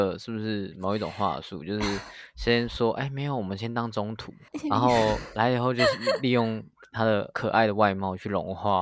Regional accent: Taiwan; 我是台湾人。

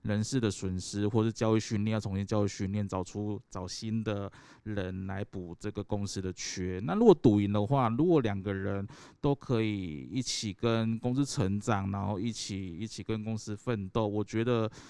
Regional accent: Taiwan; 等于是因为我是台湾人冒险泛滥的精神，我喜欢赌。

